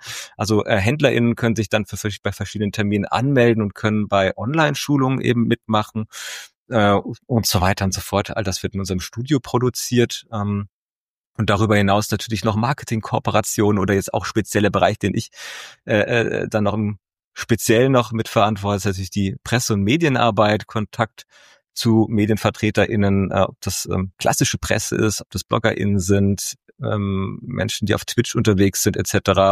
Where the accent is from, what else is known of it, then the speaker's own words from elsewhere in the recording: Hesse, Germany; now in Limburg an der Lahn, Germany; Ich bin in Hessen geboren und habe immer in Hessen gelebt und mein Herz hängt auch an Hessen.